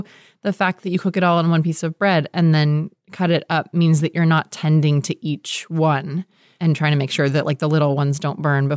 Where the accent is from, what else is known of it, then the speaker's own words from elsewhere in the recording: California, United States; by nature of growing up in California